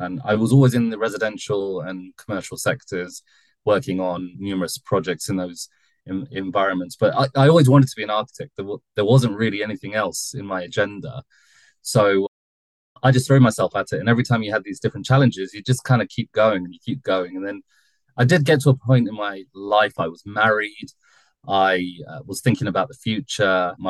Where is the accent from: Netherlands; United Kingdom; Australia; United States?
United Kingdom; I'm from the UK, as you'll probably tell from my accent.